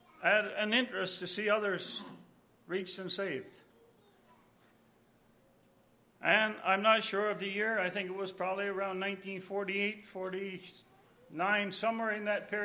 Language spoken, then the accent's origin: English; Newfoundland and Labrador, Canada; born there; I was born in Newfoundland.